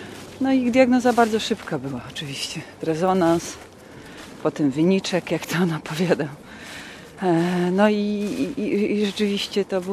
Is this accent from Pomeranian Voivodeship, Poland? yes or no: yes; Sopot, Pomeranian Voivodeship, Poland; Wychowaliśmy się w Sopocie, tak, na 9 piętrze, w bloku przy cmentarzu na ulicy Sienkiewicza.